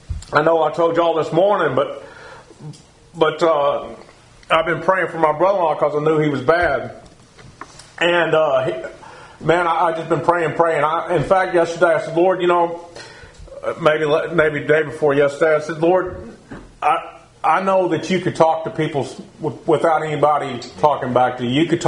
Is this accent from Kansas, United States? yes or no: no; Texas, United States; You know, growing up in Texas, if you had a big ranch, you were somebody. And if you didn't have a big ranch, you was nobody. I grew up being a nobody.